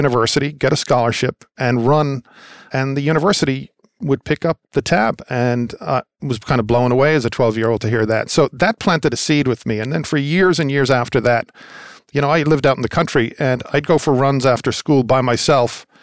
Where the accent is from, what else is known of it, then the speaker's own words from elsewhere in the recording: Ireland; And of course, growing up in Ireland